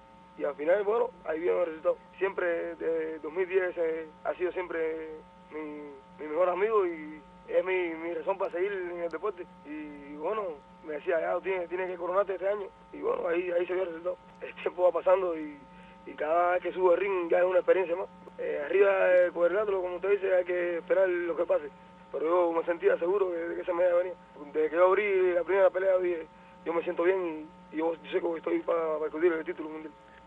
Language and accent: Spanish; Fomento, Sancti Spíritus, Cuba; yo pensando cómo estarle a la gente de mi pueblo, todo el mundo contento, porque aquí en Fomento y en la provincia, que yo sepa, de la historia, el único que sea el campeón del mundo soy yo.